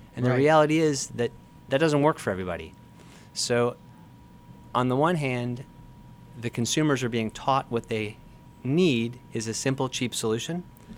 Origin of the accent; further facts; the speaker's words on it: Boston, Massachusetts, United States; I was a local. I grew up locally here in the Boston area. I went down to Virginia, UVA, came back up here